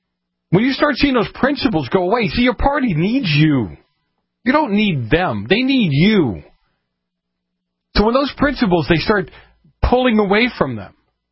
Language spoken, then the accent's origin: English; Boston, Massachusetts, United States; Where I grew up in Boston, where the mafia had a heavy hand, right?